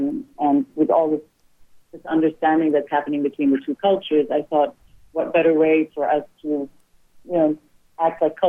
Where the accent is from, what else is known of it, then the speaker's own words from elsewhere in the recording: Lebanon; when I was growing up in Lebanon in the 1970s